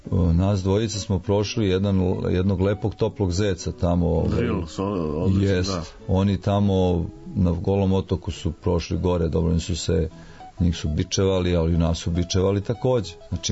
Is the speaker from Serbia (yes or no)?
no; Pljevlja, Pljevlja Municipality, Montenegro; u mom rodnom gradu, gde sam ja završio školu, gimnaziju, eto i rodio se.